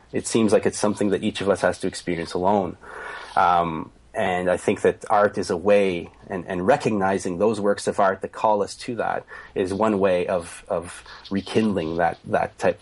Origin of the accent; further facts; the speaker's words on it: Canada; you know, like I'm French Canadian. So, I mean, my ancestors, all they did was get together in kitchens and sing songs.